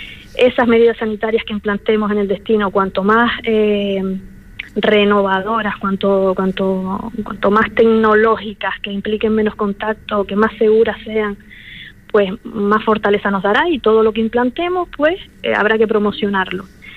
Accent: La Oliva, Canary Islands, Spain; mira que soy del municipio de La Oliva

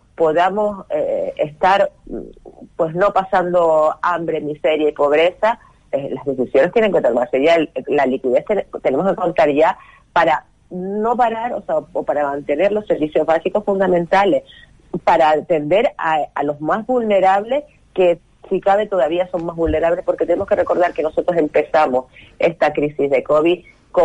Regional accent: Canary Islands, Spain; a nosotros, o sea, a los canarios solo se nos tiene en cuenta cuando nos necesita

